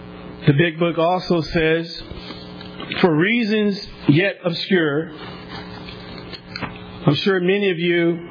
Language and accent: English; Tulare, California, United States; Born and raised in Tulare, I would soon, before age 23, be filled with cocaine and crack